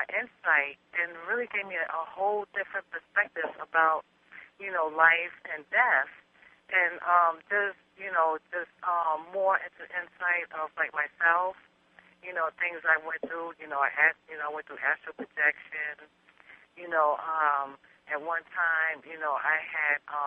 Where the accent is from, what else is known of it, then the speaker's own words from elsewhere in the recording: Queens, New York, United States; born there; accent: New York; now in Florida, United States; I was born in Queens.